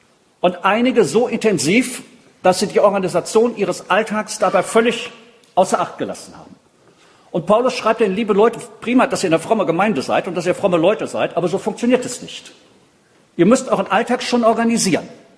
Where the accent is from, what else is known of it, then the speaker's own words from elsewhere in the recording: Bonn, North Rhine-Westphalia, Germany; Ich komme aus Bonn.